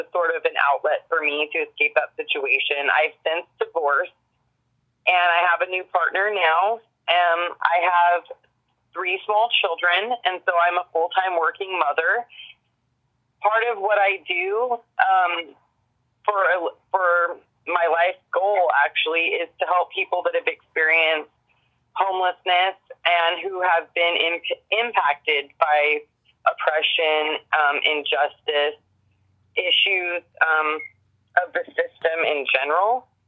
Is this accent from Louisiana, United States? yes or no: no; Campbell, California, United States; Yeah, so I'm 41. I grew up in the Campbell area, visiting Santa Cruz pretty frequently as a child. It was kind of my area to go to, kind of a retreat. I grew up kind of in the group home and foster care system.